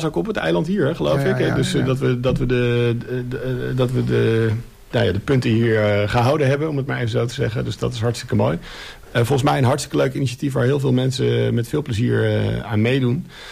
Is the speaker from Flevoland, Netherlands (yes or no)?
yes; Almere, Flevoland, Netherlands; Ik ben opgegroeid in Almere, heb daar altijd gewoond. Ik ben ook altijd in de stad wel verhuisd, maar altijd binnen de stad blijven wonen.